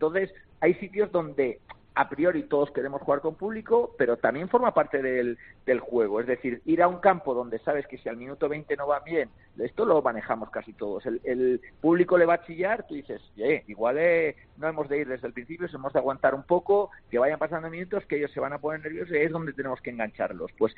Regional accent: Valencia, Valencian Community, Spain; Yo soy de Valencia. Sí. El público de Valencia es exigente 100%, es tremendo.

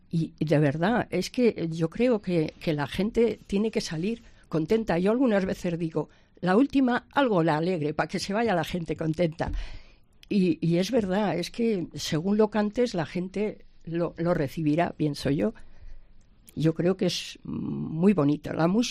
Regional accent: Aranda de Duero, Castile and León, Spain; now in Burgos, Spain; cuando llegué a Burgos, porque yo soy de Aranda

